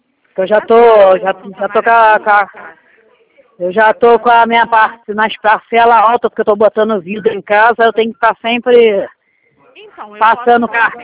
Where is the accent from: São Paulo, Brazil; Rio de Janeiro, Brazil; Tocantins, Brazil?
Rio de Janeiro, Brazil; Petrópolis; É porque eu sou de Petrópolis, aí é 24.